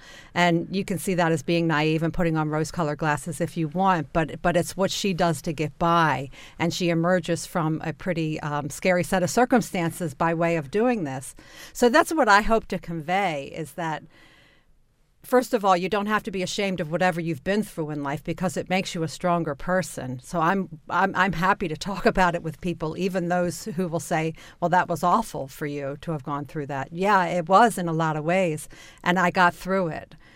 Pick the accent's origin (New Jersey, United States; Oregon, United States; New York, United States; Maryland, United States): Maryland, United States; Catonsville; being a kid from a broken home who was actually from the suburbs. I grew up in Catonsville.